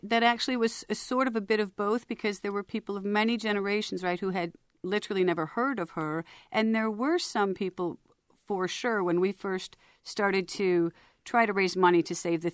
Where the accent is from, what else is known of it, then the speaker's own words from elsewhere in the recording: Chicago, Illinois, United States; now in Marshall County, United States; I'm born and raised in Chicago, but I have lived in Marshall County for 19 years now.